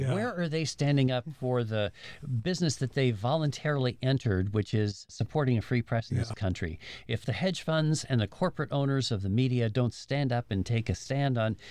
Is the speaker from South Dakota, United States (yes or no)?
yes; South Dakota, United States; in my home state of South Dakota